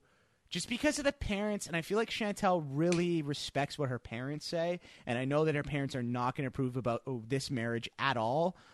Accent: Canada; because we're Canadian and we're ignorant on this

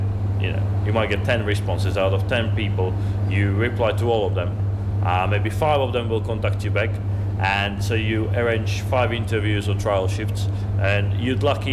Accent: Slovakia; now in United Kingdom; My feeling as a foreigner, and I'm a foreigner from Slovakia, is that a catering in England is very undervalued industry.

